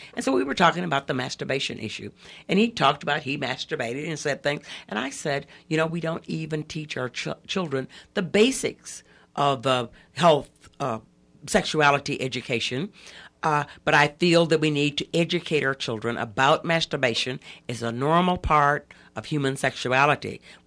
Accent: Arkansas, United States; I'm from Arkansas, and I knew about

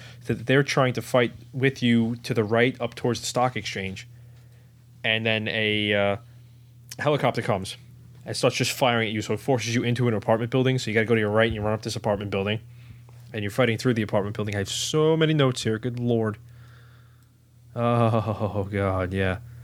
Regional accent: New York, United States; So you start in New York, and fantastic, we're from New York.

